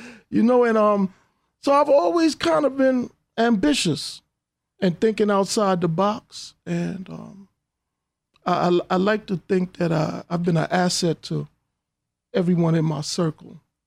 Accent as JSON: {"language": "English", "region": "New York", "country": "United States", "tie": "born or raised there", "said": "You know, growing up in New York, for me, I've always been a hustler, man."}